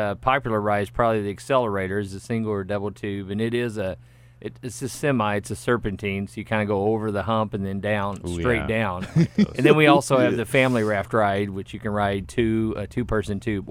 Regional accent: North Little Rock, Arkansas, United States; It's pretty cool because I'm actually from North Little Rock, and I worked at Wild River Country as a lifeguard the first year it was open.

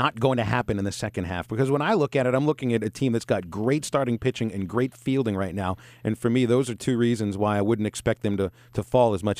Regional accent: Pittsburgh, Pennsylvania, United States; The big surprise this year in baseball have been my hometown Pittsburgh Pirates

